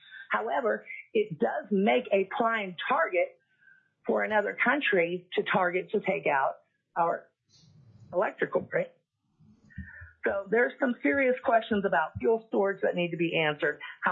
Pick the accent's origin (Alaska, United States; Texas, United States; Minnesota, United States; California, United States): Alaska, United States; Anchor Point; I'm from Anchor Point.